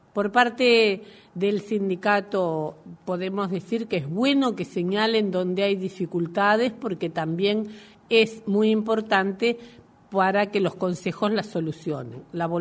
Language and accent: Spanish; Uruguay; Lo que sí debemos, como uruguayos, trabajando por un solo Uruguay